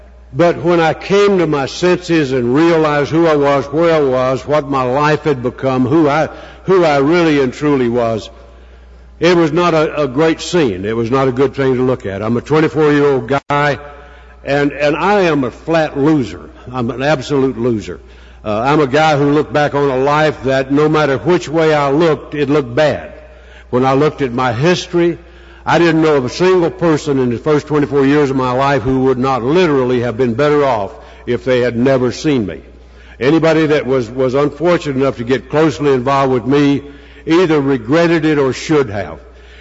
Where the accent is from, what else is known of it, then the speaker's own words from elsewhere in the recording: Southern Pines, North Carolina, United States; I'm an alcoholic. I'm from Southern Pines, North Carolina